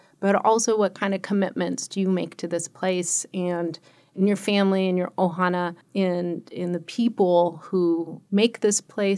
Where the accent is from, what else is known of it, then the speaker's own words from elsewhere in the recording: Long Beach, California, United States; Yes, so I grew up in California. I grew up in Long Beach, California. My dad's from Maui.